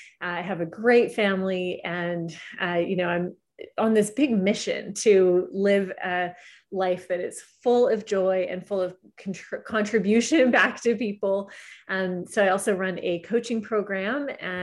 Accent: Canada; I'm from Canada, the Great White North.

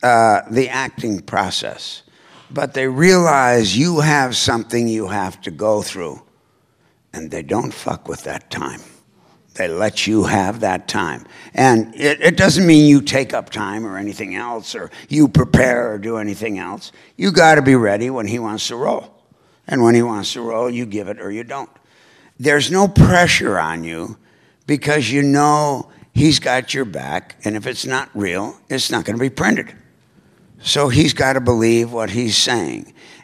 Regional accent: Winnetka, Illinois, United States; And I grew up in Winnetka, Illinois, about 20 miles north of Chicago. I went to New Trier High School.

